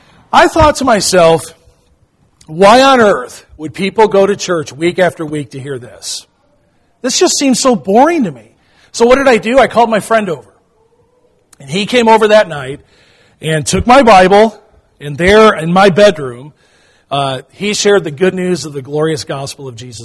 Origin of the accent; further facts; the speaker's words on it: Chicago, Illinois, United States; And growing up in Chicago, it's just in my DNA to be a fan of the Chicago Cubs.